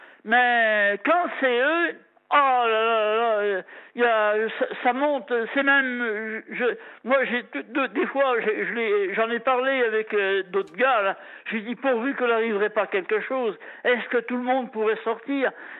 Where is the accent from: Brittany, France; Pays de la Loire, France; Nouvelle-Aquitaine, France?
Pays de la Loire, France; moi, je suis de la Vendée, là, je suis à côté de l'océan, là.